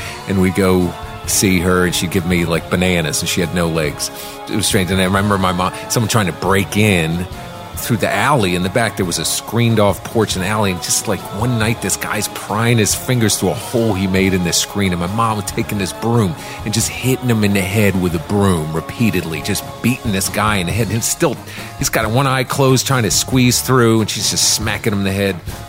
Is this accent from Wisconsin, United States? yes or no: no; Washington, District of Columbia, United States; I grew up in Washington, D.C. in the 70s.